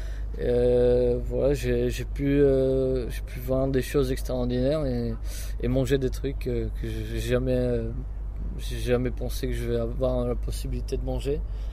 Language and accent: French; Prague, Czechia; J'ai grandi à Prague. Ensuite, j'ai entré au lycée français de Prague depuis la classe de CM2 jusqu'au bac.